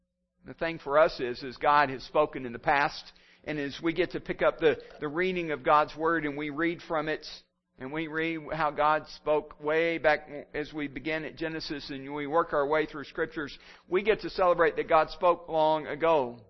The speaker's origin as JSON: {"language": "English", "region": "Texas", "country": "United States", "tie": "born there", "said": "Now, I was born in Texas. I was born in the panhandle of Texas, and it's so far at the top of the panhandle of Texas"}